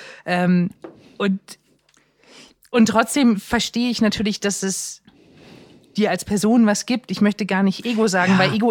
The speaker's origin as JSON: {"language": "German", "region": "East Germany", "country": "Germany", "said": "Ja, ich komme auch aus dem Osten."}